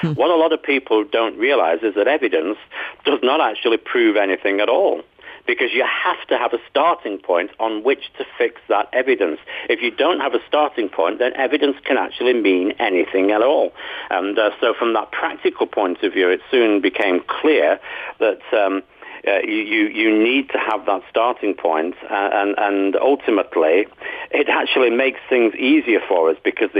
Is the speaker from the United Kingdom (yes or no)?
yes; United Kingdom; I'm British, as you can tell from the way I talk. I'm not American.